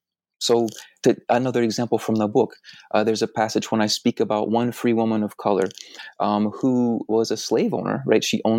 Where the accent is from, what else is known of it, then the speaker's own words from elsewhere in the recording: Deep South, United States; I'm from the Deep South, right?